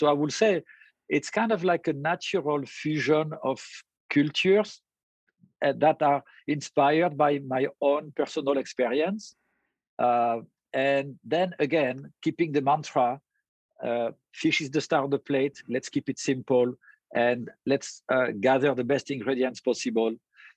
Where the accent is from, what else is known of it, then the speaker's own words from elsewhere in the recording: the South, France; English is a second language; now in United States; And Gilbert was from Brittany and I was from the South.